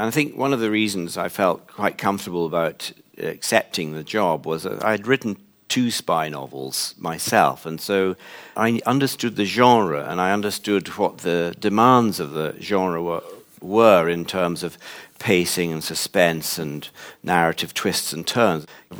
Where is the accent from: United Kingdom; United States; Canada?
United Kingdom; Scotland; As a Scot myself, I sort of reclaimed him for the homeland.